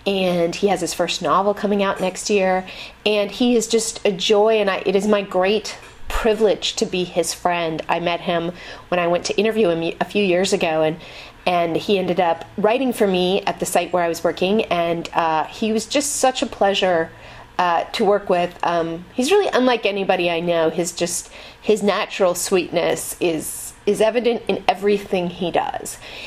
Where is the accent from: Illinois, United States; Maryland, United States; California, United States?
California, United States; And I was so, because I'm from Marin, I was so intrigued.